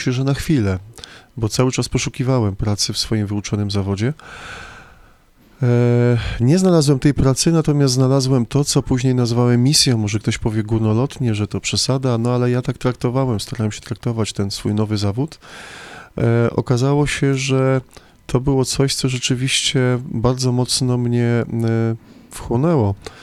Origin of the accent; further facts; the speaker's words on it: Warsaw, Masovian Voivodeship, Poland; moved away as an adult; now in Biała Podlaska, Poland; Wyjechałem z Warszawy, z którą byłem związany całe swoje dzieciństwo i młodość, także okres studencki, bo studiowałem na UKSW w Warszawie. Wyjechałem na Podlasie za żoną na chwilę, jak sądziliśmy